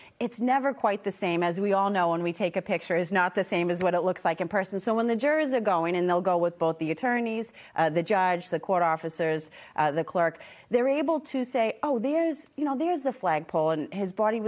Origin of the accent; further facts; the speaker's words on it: New England, United States; We're all from New England. I think everybody can imagine what it was like.